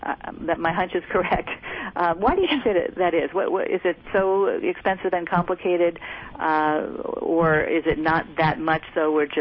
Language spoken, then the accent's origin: English; California, United States; I grew up in the Bay Area, so I know that, but this has been just a very mild winter